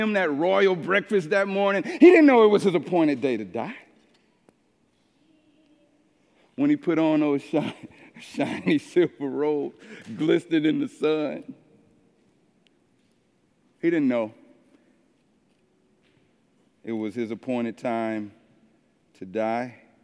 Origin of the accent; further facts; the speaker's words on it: East St. Louis, Illinois, United States; And I hear people say all the time, even in my hometown of East St. Louis, oh man, I ain't scared to die.